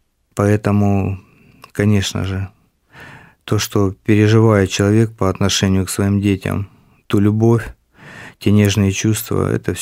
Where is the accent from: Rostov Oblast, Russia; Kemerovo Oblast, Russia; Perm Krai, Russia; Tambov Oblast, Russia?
Rostov Oblast, Russia; Rostov-on-Don; Город Ростов-на-Дону.